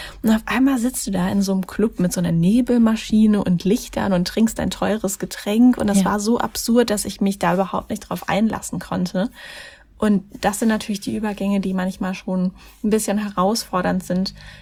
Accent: Mannheim, Baden-Württemberg, Germany; Und dann hatten wir auch noch ein Kinderheim in Mannheim. Das ist ja meine Heimatstadt

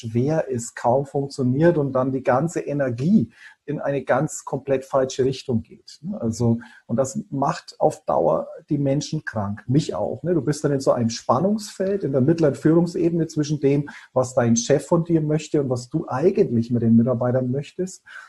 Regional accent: Bayreuth, Bavaria, Germany; Ja, ich bin in Bayreuth aufgewachsen, also waschechter Franke.

